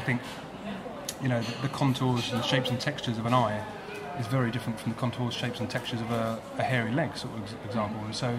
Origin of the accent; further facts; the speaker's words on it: London, United Kingdom; I'm surrounded by nature day in, day out. And it's I'm a city boy, essentially. I grew up in London, and, you know, I lived in London most of my life. We only moved out a short while ago.